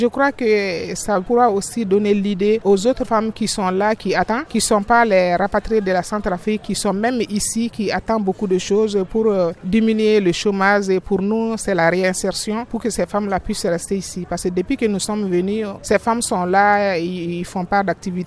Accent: Mali; chez nous au Mali.

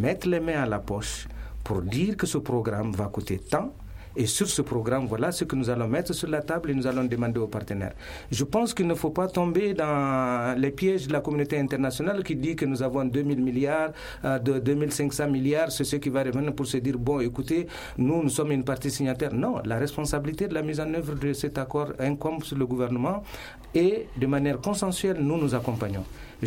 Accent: Mali; Nous sommes tous des Maliens

